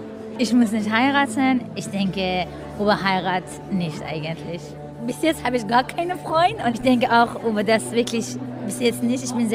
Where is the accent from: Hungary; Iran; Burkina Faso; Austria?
Iran; German is a second language; moved away as an adult; also born or lived in Afghanistan; now in Germany; Ich komme ursprünglich aus Afghanistan, aber ich bin in Iran aufgewachsen und ich habe dort ein Jahr Biochemie studiert. Fast 2 Jahre bin ich in Deutschland und ich studiere an der Goethe-Universität.